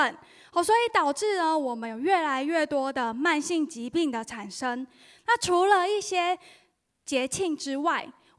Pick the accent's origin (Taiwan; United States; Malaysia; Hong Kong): Taiwan; 那我是来自于台湾的，希望呢大家有机会呢也可以去台湾旅游